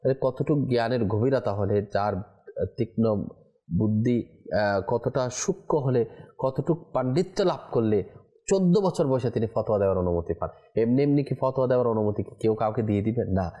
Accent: Chittagong, Chittagong Division, Bangladesh; আমার বাড়ি হচ্ছে চট্টগ্রাম, চট্টগ্রামের ল্যাঙ্গুয়েজটা আলাদা, চট্টগ্রামের ভাষা, চট্টগ্রামের সংস্কৃতি সেটার সাথে অন্য জায়গার সাথে হবে না।

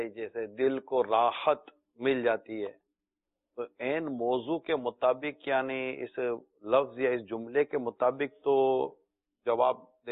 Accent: Karachi, Sindh, Pakistan; میری تو بچپن سے ہی ہم خارادر میں پلے بڑھے ہیں, اولڈ سٹی ایریا میں

